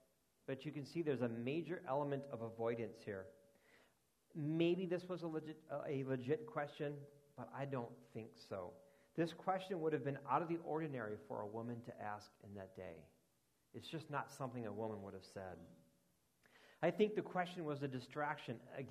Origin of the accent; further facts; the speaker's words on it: Chicago, Illinois, United States; Somehow in the conversation, it came out that I was from Chicago.